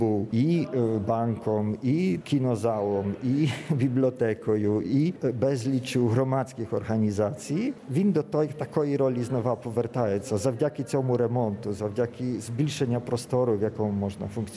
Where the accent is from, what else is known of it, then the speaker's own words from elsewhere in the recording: Poland; Я виріс на Західній Польщі.